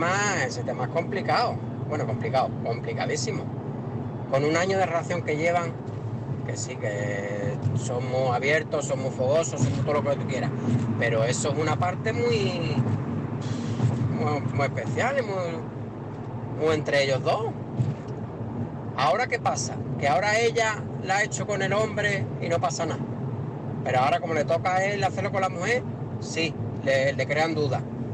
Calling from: Cádiz, Andalusia, Spain; de Cádiz.

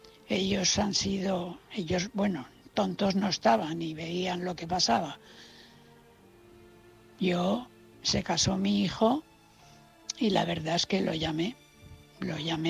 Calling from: Valencia, Valencian Community, Spain; de Valencia.

